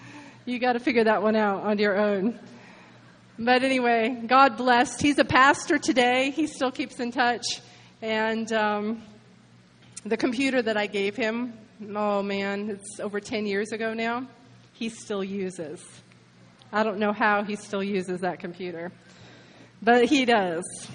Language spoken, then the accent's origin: English; United States; I mean, I know I come from the United States of America, but just because I come from there, that doesn't mean I'm made of money.